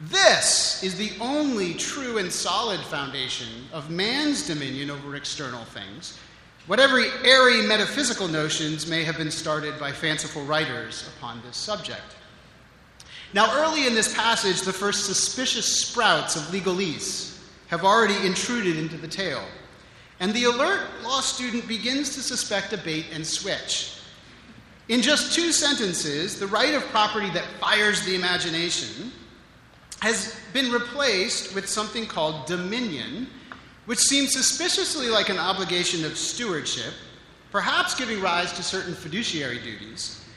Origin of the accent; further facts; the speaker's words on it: Northern US, United States; now in Montgomery, United States; I'm a Yankee, you can probably tell from my accent or lack thereof. I'm not originally from the Deep South